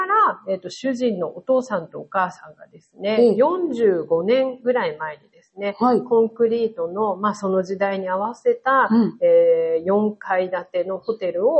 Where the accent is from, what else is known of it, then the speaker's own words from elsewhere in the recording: Saitama, Japan; moved away as an adult; now in Okinoerabu, Japan; はい、私は、出身は埼玉県です。